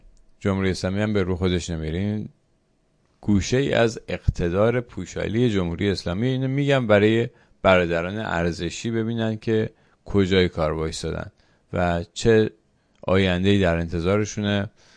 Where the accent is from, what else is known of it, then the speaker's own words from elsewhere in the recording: Iran; خطرناک بود که ما بگیم ما ایرانی هستیم